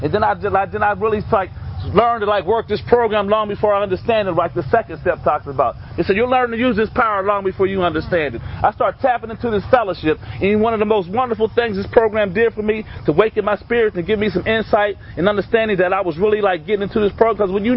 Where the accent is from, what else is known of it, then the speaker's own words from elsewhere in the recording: Pittsburgh, Pennsylvania, United States; I'm from Homewood, one of the toughest neighborhoods in Western Pennsylvania.